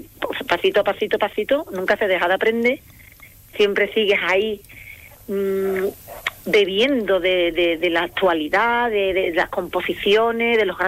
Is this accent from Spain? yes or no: yes; Jerez de la Frontera, Andalusia, Spain; Porque yo soy de Jerez y a mí me ven en Jerez pasear, comprar